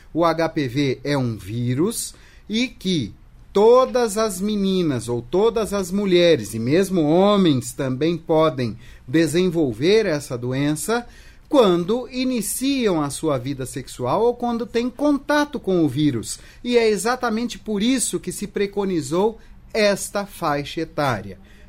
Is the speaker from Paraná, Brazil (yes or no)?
yes; Maringá, Paraná, Brazil; o Paraná, minha terra, né? Eu sou de Maringá